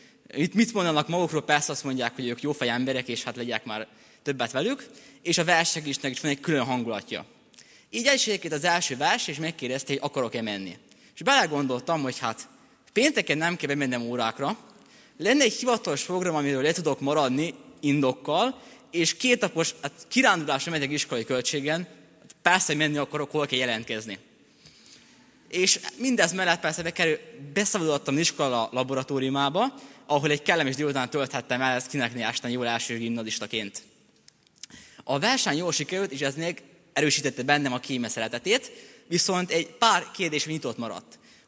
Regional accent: Kanizsa, Vojvodina, Serbia; Azt kell tudni rólam, hogy 1996-ban születtem, vajdasági magyar kanizsán, és ott is nőttem fel.

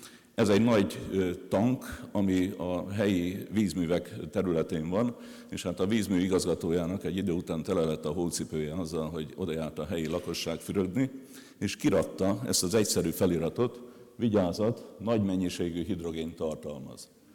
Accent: Debrecen, Hajdú-Bihar, Hungary; én ugye Debrecenből jövök

